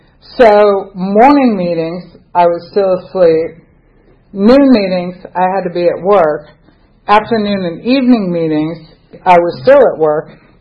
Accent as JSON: {"language": "English", "country": "United States", "tie": "born or raised there", "said": "Okay, I grew up in America. Most of America is highly Christian. I grew up in a Christian church."}